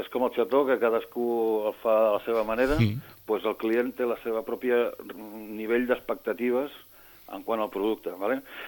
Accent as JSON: {"language": "Catalan", "town": "Sitges", "region": "Catalonia", "country": "Spain", "said": "jo soc de Sitges."}